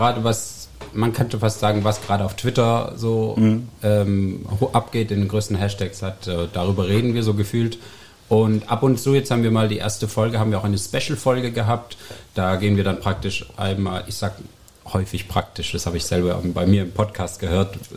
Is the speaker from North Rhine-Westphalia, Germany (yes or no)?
no; Neuenstadt, Baden-Württemberg, Germany; Und ich komme aus dem schönen Heilbronner Ländle, genauer gesagt aus Neuenstadt.